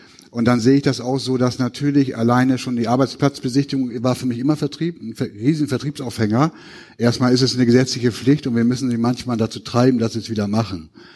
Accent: Lower Saxony, Germany; wie man hört, ich komme aus Ostfriesland

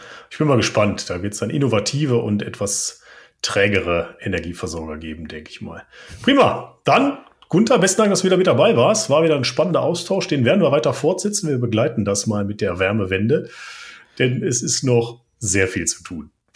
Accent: North Rhine-Westphalia, Germany; Also in meiner Heimatstadt im Ruhrgebiet, da gibt es Nahwärme.

